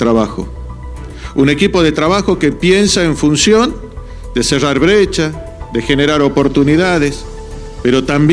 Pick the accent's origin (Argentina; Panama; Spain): Argentina; Jujuy; De distintos lugares, soy de Jujuy, soy de acá.